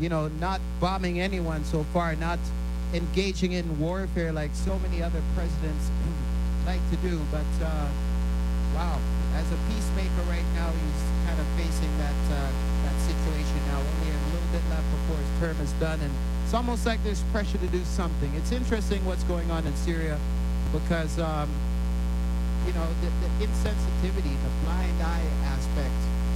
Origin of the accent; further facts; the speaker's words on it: Canada; As a Canadian, we're so close to them.